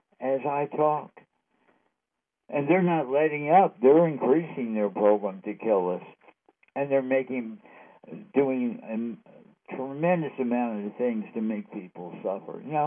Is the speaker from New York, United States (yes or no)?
yes; New York, United States; I'm from the New York area.